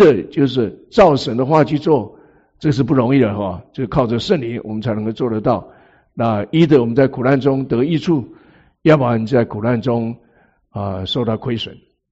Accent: China; 我们中国人讲百善孝为先，是不是？

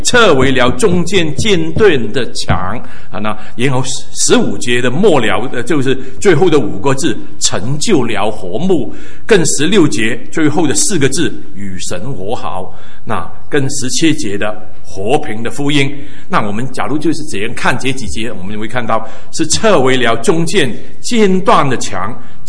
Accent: Hong Kong; 我儿童的时代，我青少年的时代是在香港长大的，香港过的。

